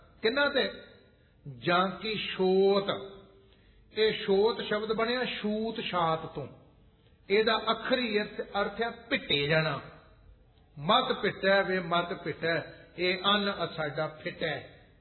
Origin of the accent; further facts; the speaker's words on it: Punjab, India; now in Ludhiana, India; ਪਿੰਡਾਂ ਚ ਜੰਮਿਆ ਪਲਿਆ ਮੰਮੀ, ਇਹ ਵੱਖਰੀ ਵੀ ਹੁਣ ਮੈਂ ਲੁਧਿਆਣੇ ਰਹਿੰਦਾ ਕਈਆਂ ਸਾਲਾਂ ਤੋਂ